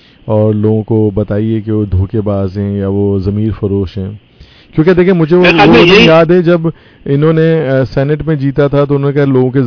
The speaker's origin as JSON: {"language": "Urdu", "region": "Sindh", "country": "Pakistan", "tie": "born there", "said": "میں خود بیسیکلی سندھ میں پیدا ہوا ہوں"}